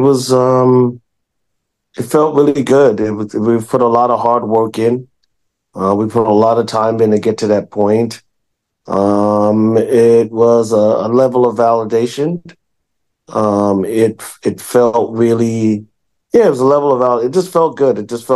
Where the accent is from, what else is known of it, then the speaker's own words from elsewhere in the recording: Manchester, Jamaica; I'm from Manchester, Jamaica.